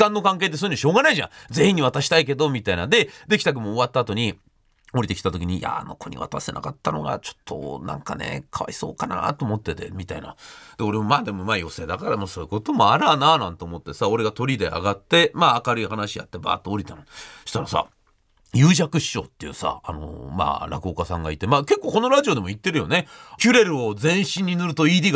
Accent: Gunma, Japan; 私ね、群馬出身なんで

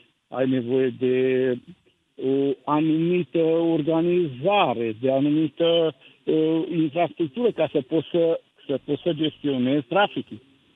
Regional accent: Romania; Eu sunt român.

